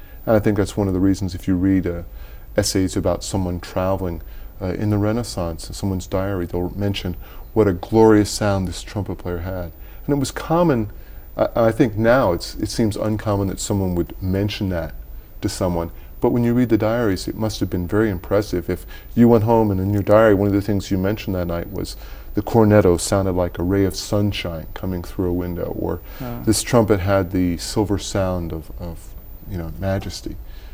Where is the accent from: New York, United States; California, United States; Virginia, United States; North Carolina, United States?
New York, United States; And I'm from New York State.